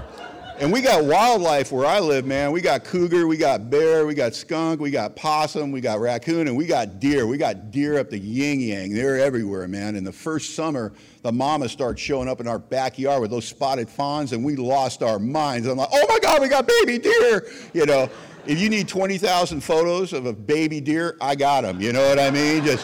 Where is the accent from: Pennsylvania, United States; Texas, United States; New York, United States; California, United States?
California, United States; Los Angeles; now in Pacific Northwest, United States; In 2004, my wife Eileen and I moved to the Pacific Northwest, and we're from Los Angeles. We're concrete, steel, and glass, and suddenly we're 8 miles out of town with 150-foot trees